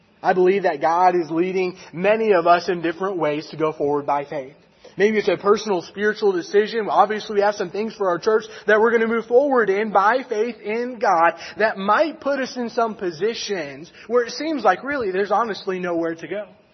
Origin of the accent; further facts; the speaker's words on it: Fresno, California, United States; growing up in Fresno, California, we never once had a snow day. There was never a day in my life in California where it snowed where I lived.